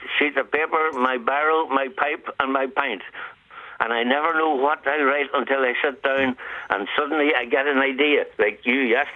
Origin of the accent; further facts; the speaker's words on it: Northern Ireland, United Kingdom; now in Killarney, Ireland; I'm from County Down.